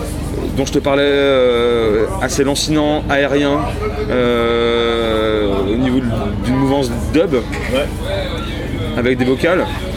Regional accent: Angers, Pays de la Loire, France; born there; Je suis né à Angers, oui.

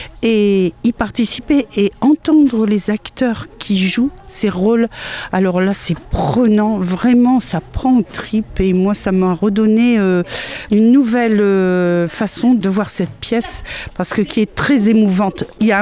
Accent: Pays de la Loire, France; je viens du Pays de Loiron.

